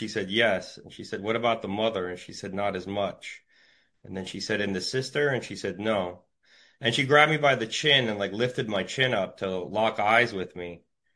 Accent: St. Petersburg, Florida, United States; born there; Well, I was born in St. Petersburg, Florida.

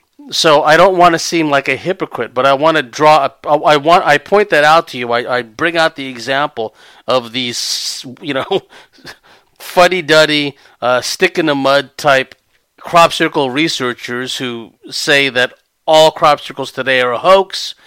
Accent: California, United States; MyLabs, I'm from California mostly, so we have the long vowel sound, MyLabs.

